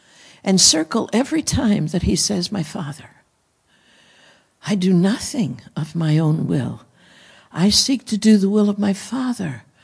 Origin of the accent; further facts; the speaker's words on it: Renovo, Pennsylvania, United States; I was born in the hills. … for Penn's Woods, Sylvania. Okay, so I'm native. I was born in Renova, coal mining town, that-a-way or whichever way.